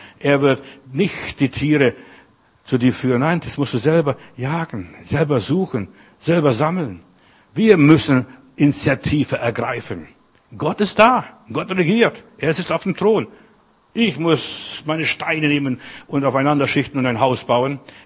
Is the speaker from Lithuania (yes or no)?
yes; Windenburg, Klaipėda County, Lithuania; Bei uns, wo ich herkomme, Windenburg, das ist am Kurischen Haff